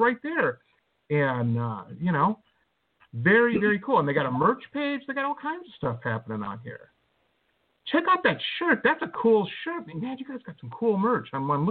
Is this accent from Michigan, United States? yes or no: yes; Detroit, Michigan, United States; Like I said, I grew up in Detroit. It beats living in Detroit, at least the places I was living.